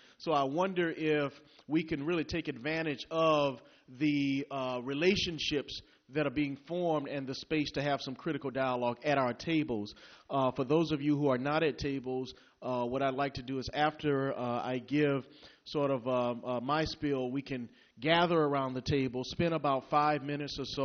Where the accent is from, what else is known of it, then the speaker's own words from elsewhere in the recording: Vidalia, Georgia, United States; Now, I'm from Georgia, southeast Georgia, a little place called Vidalia.